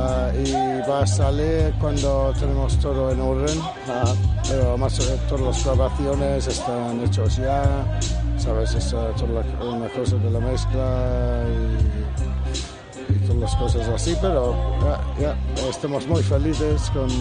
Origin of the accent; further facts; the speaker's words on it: Brighton, South East England, United Kingdom; Spanish is a second language; Brighton, se llama Brighton.